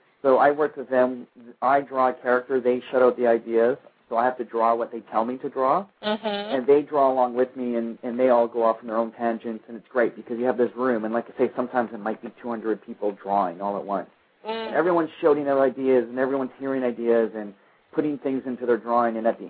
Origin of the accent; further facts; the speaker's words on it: Canada; when I was a kid growing up in a small rural town, and it's probably much, I grew up in Canada